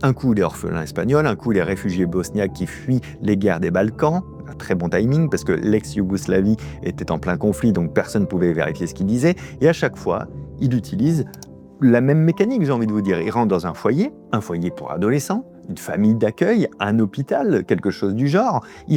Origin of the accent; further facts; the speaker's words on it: Pays de la Loire, France; c'est un petit village pas très loin de chez moi, en Vendée